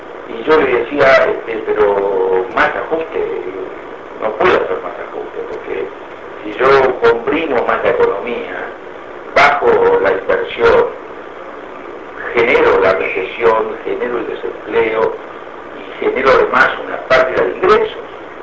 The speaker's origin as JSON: {"language": "Spanish", "country": "Uruguay", "said": "Todos crecimos, en Uruguay crecimos enormemente."}